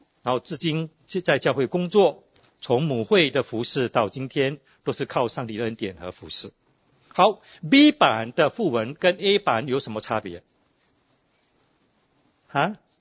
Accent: Singapore; born there; 我是1966年在新加坡出生。

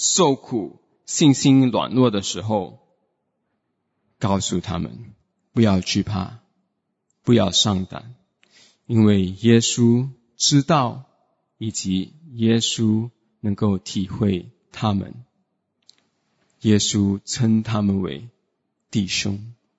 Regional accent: Singapore; 还是我们新加坡人很喜欢用的 this is my bro，

